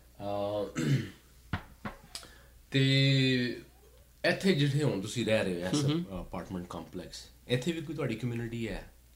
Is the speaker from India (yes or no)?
no; Lahore, Punjab, Pakistan; moved away; ਮੈਂ ਵੀ ਲਾਹੌਰ ਦਾ ਰਹਿਣ ਵਾਲਾ ਅਤੇ ਮੈਨੂੰ ਵੀ ਕਾਫੀ ਸਾਲ ਹੋ ਗਏ ਨੇ ਪਰ ਲਾਹੌਰ ਕਈ ਵਾਰੀ ਯਾਦ ਆਉਂਦਾ